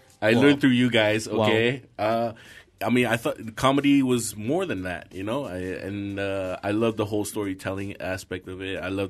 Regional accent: United States; I grew up in the States, and I grew up with Eddie Murphy Raw.

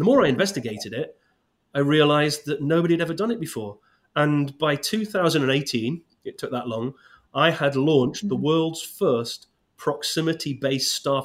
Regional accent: Scotland, United Kingdom; I grew up in the Highlands of Scotland.

